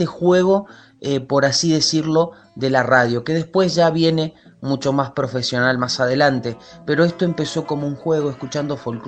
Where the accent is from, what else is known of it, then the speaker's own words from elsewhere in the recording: Quilmes, Buenos Aires Province, Argentina; tengo 30 años hoy en día, soy de Quilmes, provincia de Buenos Aires, y bueno, desde muy chiquito haciendo todas estas cosas.